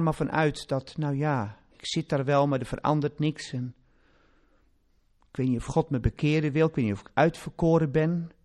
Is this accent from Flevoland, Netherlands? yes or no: no; Kinderdijk, South Holland, Netherlands; Het was mijn predikant als jochie in Kinderdijk, waar ik vandaan kom. Dus ik ben weer een beetje op thuisbodem.